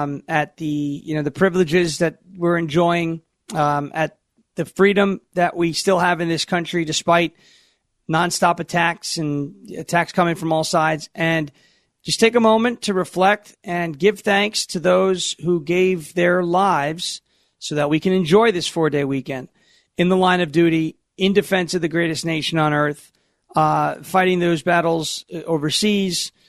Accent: New York, United States; I grew up on Long Island, and I spent a lot of time with veterans out there

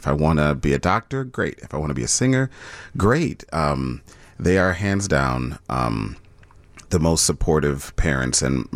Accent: Chicago, Illinois, United States; I did. I grew up in Rogers Park and Edgewater. I kind of split my time. I started most of my formative years in Edgewater

